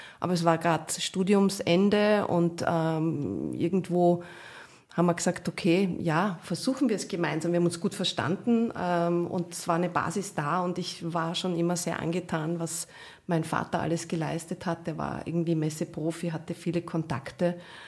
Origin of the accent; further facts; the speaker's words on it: Salzburg, Austria; Salzburg ist meine Heimatstadt. Ja. In Salzburg bin ich geboren, da bin ich in die Schule gegangen. Und da bin ich groß geworden